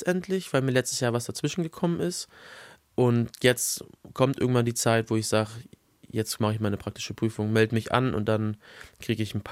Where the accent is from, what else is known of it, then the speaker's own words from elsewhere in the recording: Bremen, Germany; ganz, ganz bisschen auch in Walle, in meiner Heimat.